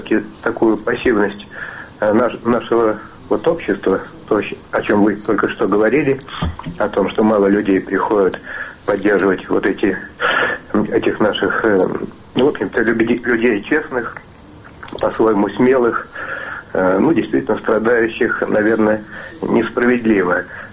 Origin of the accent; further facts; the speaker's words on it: Moscow, Russia; я из Москвы.